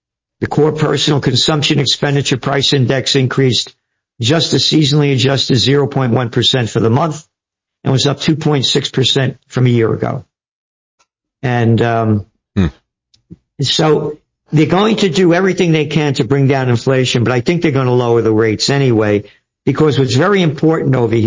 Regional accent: New York City, New York, United States; Again, I'm a New Yorker.

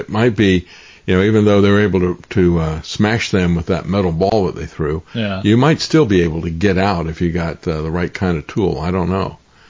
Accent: Tampa, Florida, United States; I grew up in Tampa, and my family had been there for several generations

